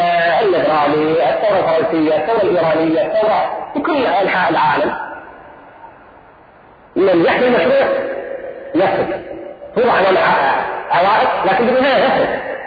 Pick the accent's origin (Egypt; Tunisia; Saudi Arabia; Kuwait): Kuwait; عندنا في الكويت في حركة نشطة من 40 سنة